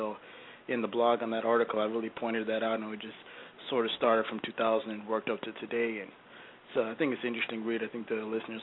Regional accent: Minneapolis, Minnesota, United States; now in St. Paul, United States; Yeah, I'm from Minneapolis, Minnesota. Oh, now I live in St. Paul

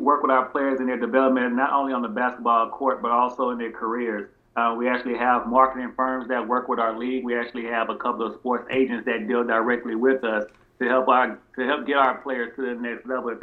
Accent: Houston, Texas, United States; When we first got started, I'm from Houston, Texas.

